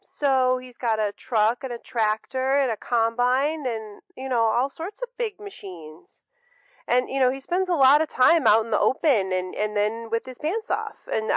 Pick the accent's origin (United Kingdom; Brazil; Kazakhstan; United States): United States; Kansas; I'm from Kansas.